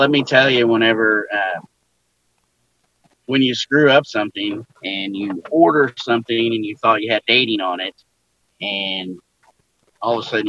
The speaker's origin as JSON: {"language": "English", "region": "Midwest", "country": "United States", "said": "I'm from the Midwest, so I don't see a tornado"}